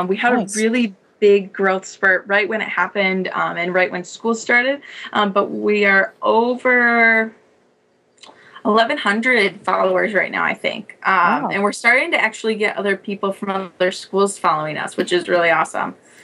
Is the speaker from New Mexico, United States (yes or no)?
no; Marquette, Michigan, United States; No, Michigan, definitely. I'm originally from Marquette. I grew up here.